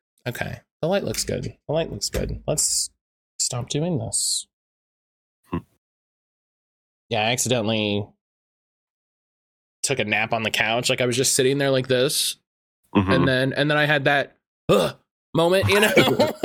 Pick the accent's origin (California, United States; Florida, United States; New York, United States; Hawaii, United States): Florida, United States; Yeah. I'm from Florida, so...